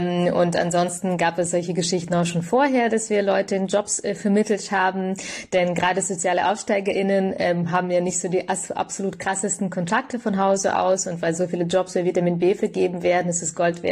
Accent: Bavaria, Germany; in Bayern, wo ich herkomme

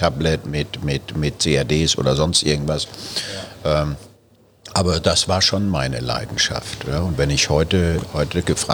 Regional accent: Baden-Württemberg, Germany; born or raised there

